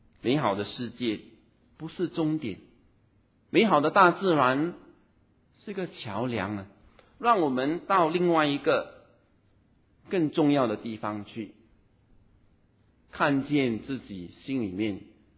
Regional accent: China; 就好像我们中国人从观察人性来归纳出一些做人的道理

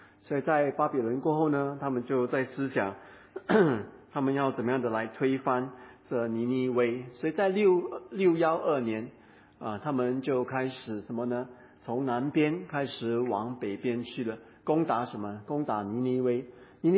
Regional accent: Singapore; 就好像我是福建人，对啊，我的祖宗来自于福建，不过我在新加坡住久了，我叫我自己是新加坡人。

